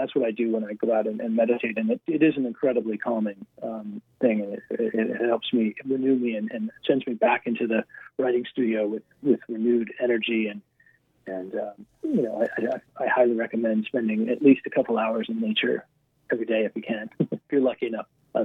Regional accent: Colorado, United States; now in Vermont, United States; I live, I'm from Colorado, but I actually live in Vermont now, which is similar to Colorado

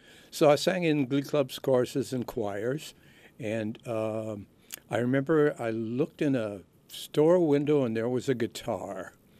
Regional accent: Chicago, Illinois, United States; born there; I was born in Chicago, yeah, Cook County Hospital, where the infant mortality rate was 50%.

